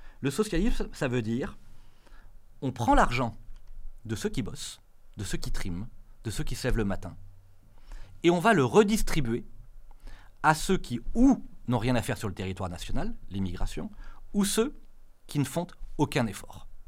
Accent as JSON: {"language": "French", "country": "France", "said": "qu'on appelle chez moi, dans la France rurale, le bon sens"}